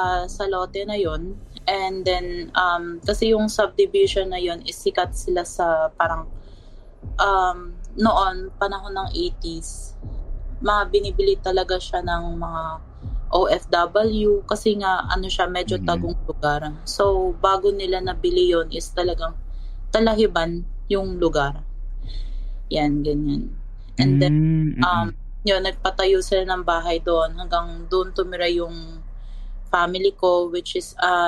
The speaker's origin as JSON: {"language": "Tagalog", "town": "Olongapo", "region": "Central Luzon", "country": "Philippines", "lives_now": "San Diego, United States", "said": "Dito ako ngayon sa San Diego, California. Pero sa Pilipinas, nakatira kami sa Olongapo City, Zambales."}